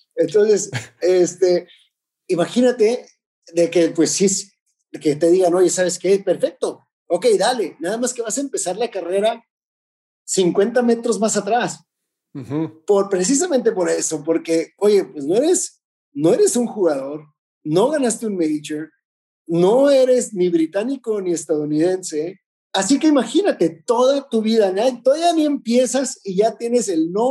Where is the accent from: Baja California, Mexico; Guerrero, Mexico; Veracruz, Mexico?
Baja California, Mexico; Tijuana; me fui a trabajar y estaba en Tijuana, en mi ciudad natal